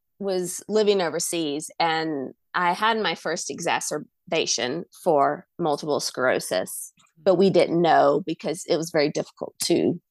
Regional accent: Georgia, United States; I grew up in Georgia.

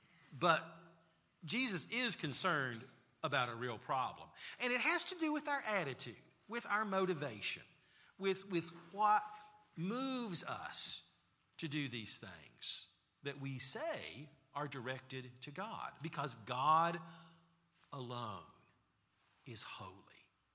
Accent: Bristol, United States; I grew up in Bristol at a church that was called Reynolds Memorial.

